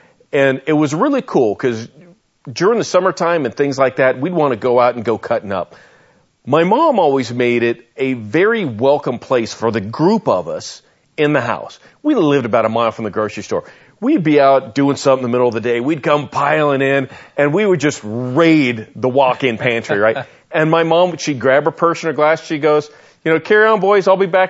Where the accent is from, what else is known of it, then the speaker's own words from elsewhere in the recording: Las Vegas, Nevada, United States; I grew up in Las Vegas.